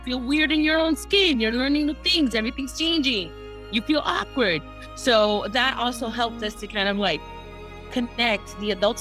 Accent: New York City, New York, United States; I grew up in New York City, sneak down.

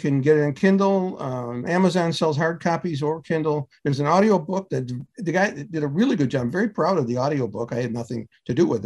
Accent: Niagara Falls, New York, United States; I had worked on a novel set in my hometown of Niagara Falls, New York, for many years, set in the 60s, coming of age story.

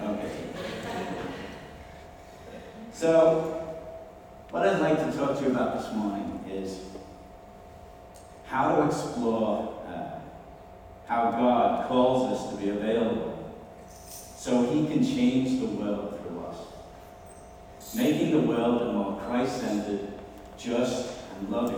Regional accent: Liverpool, North West England, United Kingdom; I grew up in Liverpool, England.

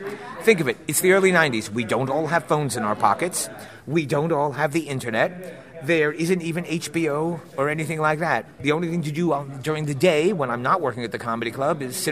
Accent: New York, United States; Oh, magic. I love magic. I grew up in New York.

